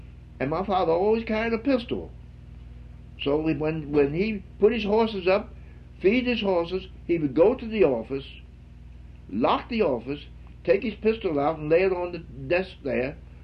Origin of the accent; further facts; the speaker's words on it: Camden, New Jersey, United States; born there; I was born on Orchard Street in Camden, New Jersey, you see.